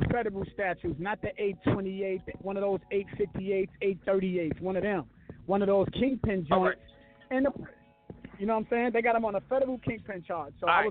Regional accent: New York, United States; You know, I'm from New York too

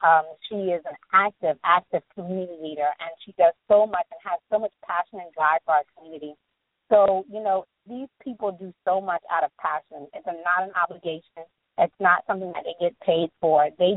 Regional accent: United States; I enjoy being an American. I love being American.

